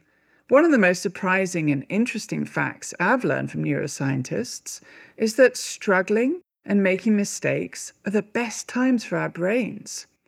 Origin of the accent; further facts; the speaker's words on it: United Kingdom; By the way, you may notice I say maths, not math. That's partly because I'm British and that's how we say it.